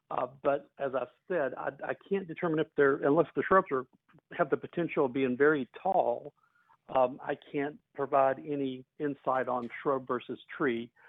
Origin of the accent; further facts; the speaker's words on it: Nashville, Tennessee, United States; I'm from Nashville, Tennessee, and happy to be on your show.